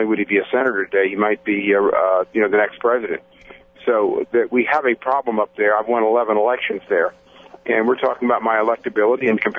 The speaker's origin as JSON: {"language": "English", "region": "Virginia", "country": "United States", "said": "I'm from Northern Virginia, which has been a little bit at odds with the rest of the state in terms of how we've handled issues."}